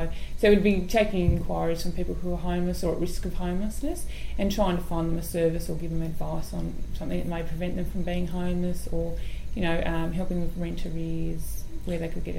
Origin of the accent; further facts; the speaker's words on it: Sydney, New South Wales, Australia; born there; I was born here in Sydney.